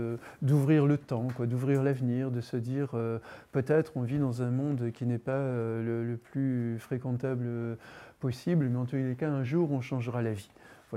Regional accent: Le Mans, Pays de la Loire, France; Moi, dans mon quartier, quand j'étais petit au Mans, dans toutes les familles, il y avait au moins 3-4 gamins.

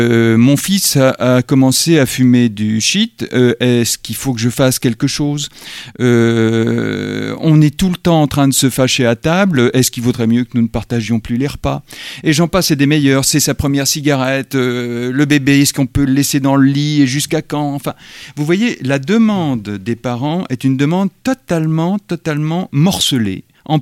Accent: Normandy, France; je suis normand, hein, pardonnez-moi

